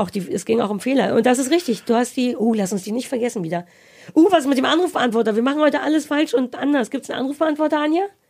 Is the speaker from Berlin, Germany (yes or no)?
yes; Berlin, Germany; weil ich ja Berlinerin bin, geborene Berlinerin